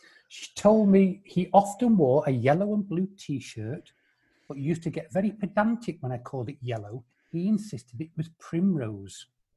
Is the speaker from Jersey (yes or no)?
yes; Jersey; now in Guernsey; And I live in Guernsey, although I was brought up on Jersey.